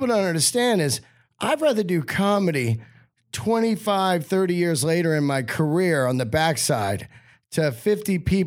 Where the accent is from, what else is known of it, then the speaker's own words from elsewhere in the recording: Yosemite, California, United States; I was born in Yosemite. You know, my mom was a hippie, worked up there. So, you know, I lived in Yosemite and then my parents divorced